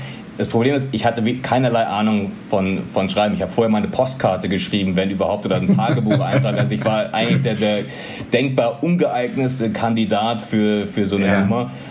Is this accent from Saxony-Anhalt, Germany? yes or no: no; Munich, Bavaria, Germany; ich war ein Landei, ich bin in der Vorstadt von München aufgewachsen